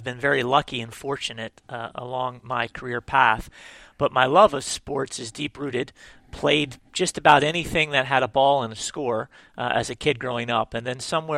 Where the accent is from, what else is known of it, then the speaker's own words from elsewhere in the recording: Harrisburg, Pennsylvania, United States; had the opportunity to get a job with my hometown Harrisburg Heat, which is a professional indoor soccer team that played at the State Farm Show Arena in Harrisburg, Pennsylvania.